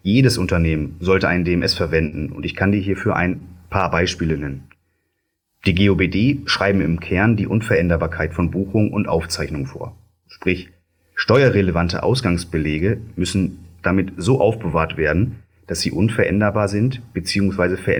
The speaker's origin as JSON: {"language": "German", "region": "Hamburg", "country": "Germany", "said": "ich als waschechter Hamburger"}